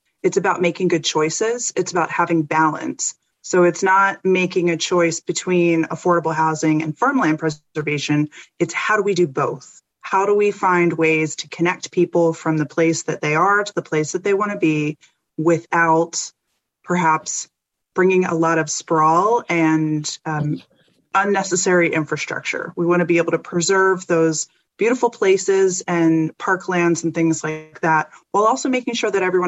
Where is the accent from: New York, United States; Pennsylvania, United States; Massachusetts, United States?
Pennsylvania, United States; Lancaster; I might be a little bit biased since it's my hometown, but I'd like to say the city of Lancaster is doing a lot of things right.